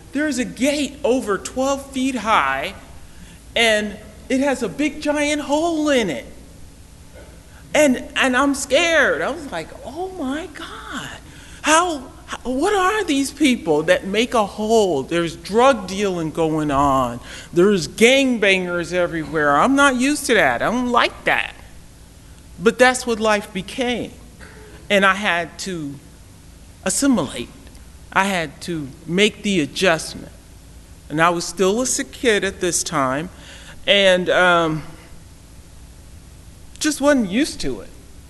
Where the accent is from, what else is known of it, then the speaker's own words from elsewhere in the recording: Oakland, California, United States; I'm from California, by the way. Oakland, California.